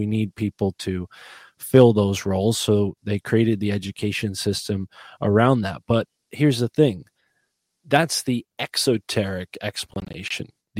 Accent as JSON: {"language": "English", "region": "Connecticut", "country": "United States", "tie": "born or raised there", "said": "growing up in Connecticut, there are just as many private schools as there are public schools"}